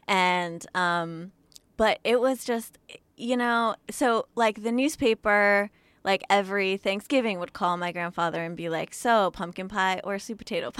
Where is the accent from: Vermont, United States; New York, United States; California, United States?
Vermont, United States; So I grew up in Vermont, and I tell jokes about this on stage, but I mean, I felt very black growing up because my mom is black, and she raised me.